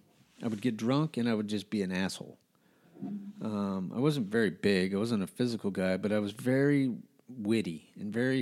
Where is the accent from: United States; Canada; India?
United States; Albuquerque, New Mexico; We grew up in Albuquerque, so we did a lot of biking.